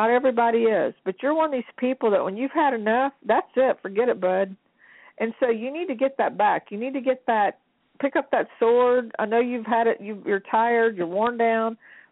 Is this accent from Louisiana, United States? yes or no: yes; Louisiana, United States; It's just like, I'm from Louisiana, okay? Voodoo in New Orleans is rampant.